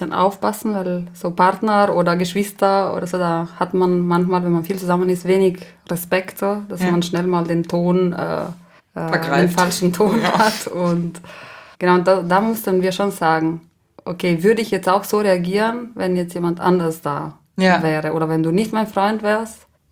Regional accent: Trentino-Alto Adige, Italy; first language Ladin; German is a second language; Genau, das ist meine Muttersprache.

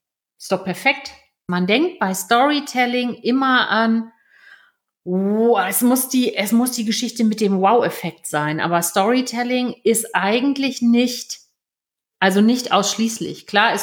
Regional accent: Hamburg, Germany; habe dann in Hamburg ganz viele verschiedene Jobs gemacht. Also eigentlich bin ich Hamburgerin. Ich weiß nicht, ob man es ab und an noch hört. Manche Leute sagen, man hört's, insbesondere wenn ich mal ein Wochenende oben war.

